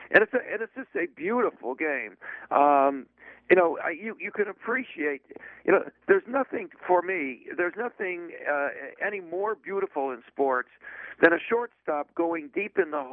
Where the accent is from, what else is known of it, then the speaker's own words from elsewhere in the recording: Chicago, Illinois, United States; now in New York, United States; I'm not saying that just because I was from Chicago, but and a lifetime Cub fan. But although I've been in New York for almost 50 years